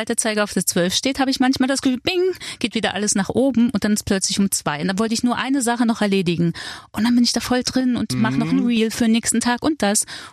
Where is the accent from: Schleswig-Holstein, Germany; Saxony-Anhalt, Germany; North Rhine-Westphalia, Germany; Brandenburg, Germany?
Brandenburg, Germany; Cottbus; Ich bin ja in Cottbus geboren, aufgewachsen und dadurch habe ich ja viel Zeit in Berlin verbracht.